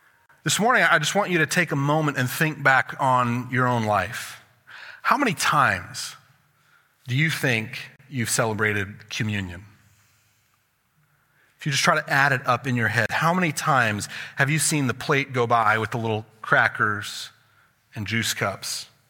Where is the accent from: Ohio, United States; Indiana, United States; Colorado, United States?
Colorado, United States; I grew up in Colorado, and it's a higher elevation